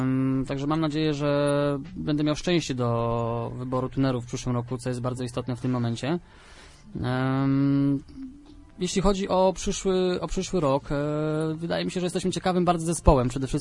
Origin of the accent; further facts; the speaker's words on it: Leszno, Greater Poland Voivodeship, Poland; Ja jestem z Leszna